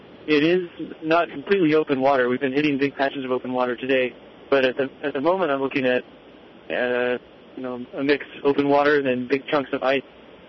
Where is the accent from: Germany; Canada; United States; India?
Canada; So far they haven't sniffed me out as a Canadian, and I've come from pretty close, though.